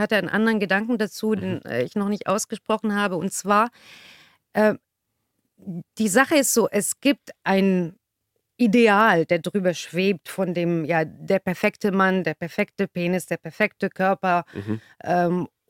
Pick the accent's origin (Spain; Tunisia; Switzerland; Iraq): Tunisia; Ich komme ja ursprünglich aus Tunesien.